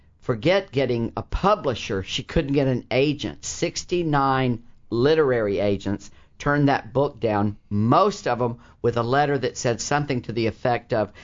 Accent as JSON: {"language": "English", "region": "Deep South", "country": "United States", "said": "Well, I'm from the Deep South. That's my era, the early 60s."}